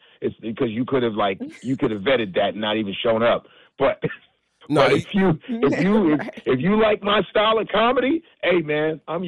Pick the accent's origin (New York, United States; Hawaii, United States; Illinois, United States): Illinois, United States; Chicago; I'm Nigerian. I grew up in Chicago.